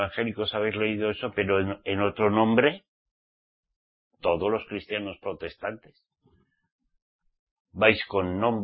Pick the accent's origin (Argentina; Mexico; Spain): Spain; Basque Country; Como yo soy vasco